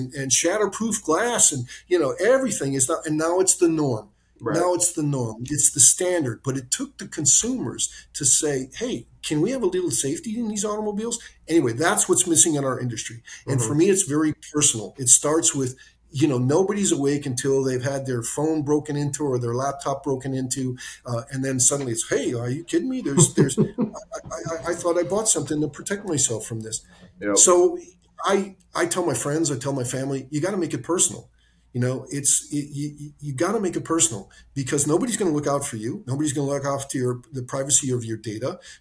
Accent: United States; now in London, United Kingdom; But I tell you, I'm an American. I'm living over in London

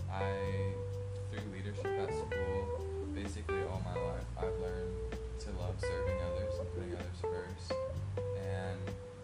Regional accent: Sacramento, California, United States; Sacramento, California.

